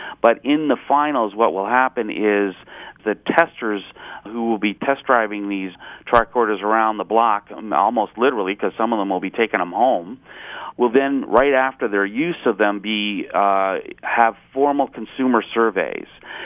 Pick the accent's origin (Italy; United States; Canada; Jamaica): Canada; a home team for me being a Canadian